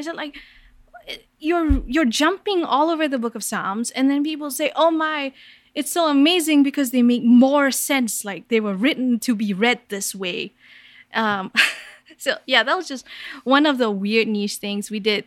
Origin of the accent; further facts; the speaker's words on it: Kuala Lumpur, Malaysia; So I grew up in Kuala Lumpur, Malaysia